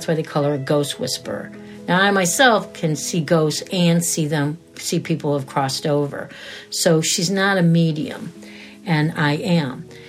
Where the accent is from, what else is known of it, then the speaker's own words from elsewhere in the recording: Cleveland, Ohio, United States; And I was originally from Cleveland, Ohio.